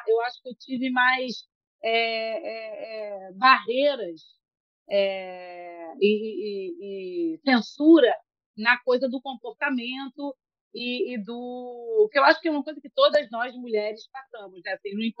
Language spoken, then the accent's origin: Portuguese; Natal, Rio Grande do Norte, Brazil; eu sou de Natal também